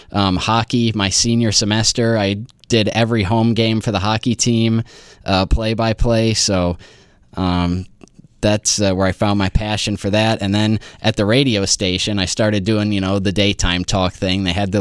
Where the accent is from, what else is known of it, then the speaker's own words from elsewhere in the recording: Corning, New York, United States; This was back near my hometown in Corning.